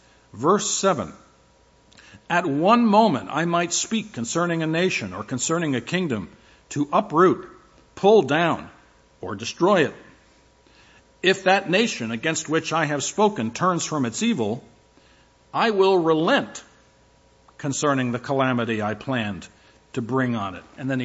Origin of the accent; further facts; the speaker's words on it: Northeast, United States; I come from the Northeast.